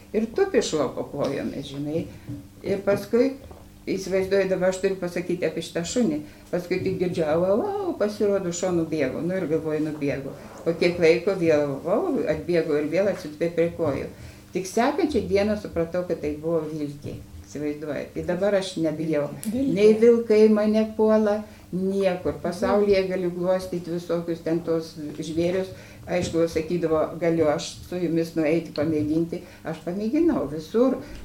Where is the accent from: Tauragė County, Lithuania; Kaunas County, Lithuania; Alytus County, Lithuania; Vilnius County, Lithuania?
Tauragė County, Lithuania; Kvėdarna; also born or lived in Laukuva; Laukuvoje gimusi, Kvėdarnoje augusi, o paskui mirus mamytei užmuštama.